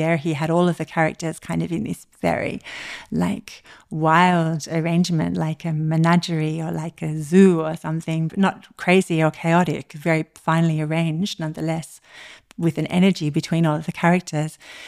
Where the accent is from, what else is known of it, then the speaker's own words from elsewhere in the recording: Kosovo; now in Germany; wouldn't it be beautiful to bring my home country and my new home country, our two home countries in a way